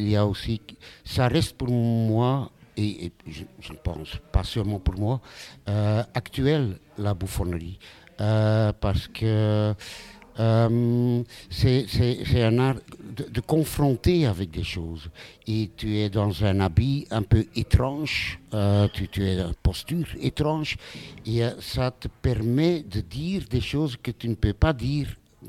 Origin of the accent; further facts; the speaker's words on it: Flanders, Belgium; French is a second language; Ma jeunesse, c'était dans l'entour d'Anvers. Après, j'étais à Gand pour mes études.